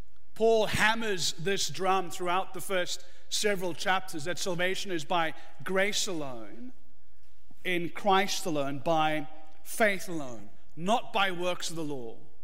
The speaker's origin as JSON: {"language": "English", "country": "South Africa", "tie": "born or raised there", "said": "imprisoned unjustly under the cruel, oppressive apartheid state of my home country from 1962 to 1990."}